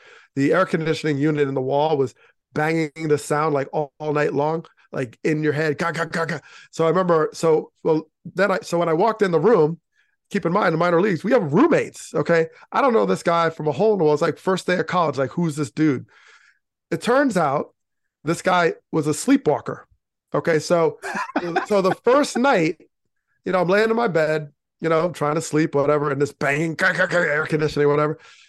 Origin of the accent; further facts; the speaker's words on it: New York, United States; Well, I grew up outside of New York City.